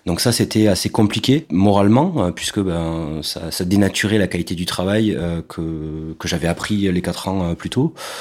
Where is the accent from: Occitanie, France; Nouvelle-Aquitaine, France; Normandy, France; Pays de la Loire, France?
Occitanie, France; Carcassonne; J'ai grandi à Carcassonne, dans le sud de la France, dans un contexte où dans ma famille, ils étaient tous gendarmes, mes oncles, mon grand-père, etc.